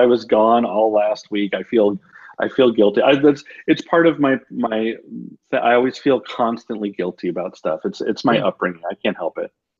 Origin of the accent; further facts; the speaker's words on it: Chicago, Illinois, United States; It's Chicago, my hometown.